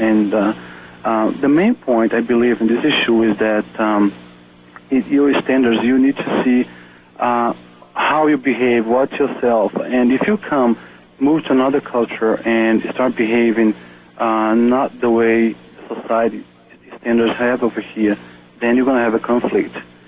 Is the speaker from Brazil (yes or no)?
yes; Brazil; English is a second language; moved away as an adult; now in United States; I am a foreigner myself. I'm from Brazil, and I've been in Minnesota for 6.5 years.